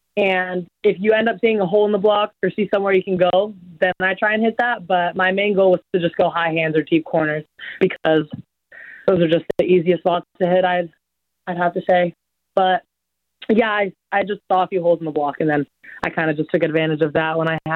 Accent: Los Angeles, California, United States; A really big goal of mine would be to hopefully be in the 2028 Olympic, because it is in my hometown

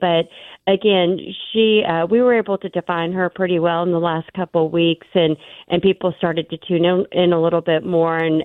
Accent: Kentucky, United States; So this district in Tennessee borders my home state of Kentucky. And so we took a team of about 25 Kentuckians down

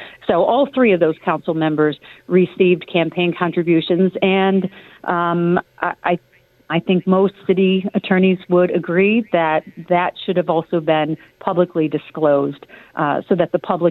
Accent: North Tonawanda, New York, United States; I wear my love for my hometown, the city of North Tonawanda, on my sleeve

